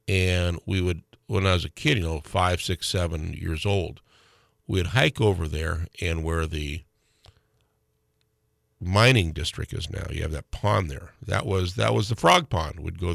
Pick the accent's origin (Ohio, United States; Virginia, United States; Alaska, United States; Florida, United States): Alaska, United States; And I grew up in Westgate, and you know, you get on your snow machine and you get on the river there off of Riverview and Taku, and you'd come uptown